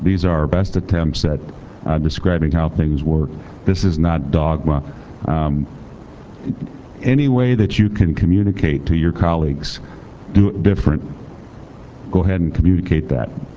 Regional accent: Edwardsville, Illinois, United States; from Edwardsville, Illinois

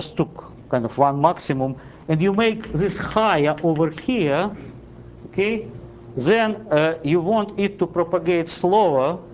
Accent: Siberia, Russia; accent: Siberian; English is a second language; A saddle, yeah, sorry, I mean, my Siberian accent is always making difficult some terminology.

